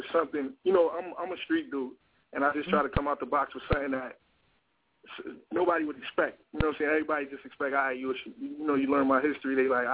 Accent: Peekskill, New York, United States; now in Atlanta, United States; Okay, I'm originally from Peekskill, New York. I grew up, you know what I'm saying, in Westchester.

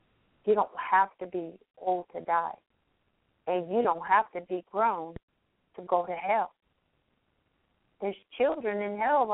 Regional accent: the South, United States; because I grew up in the South and that's what we ate, and I thought it was good.

